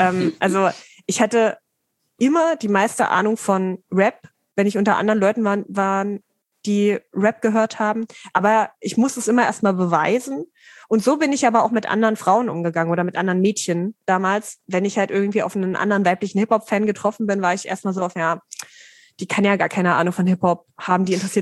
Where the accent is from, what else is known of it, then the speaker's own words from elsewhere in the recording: Dessau, Saxony-Anhalt, Germany; Dessau in Sachsen-Anhalt.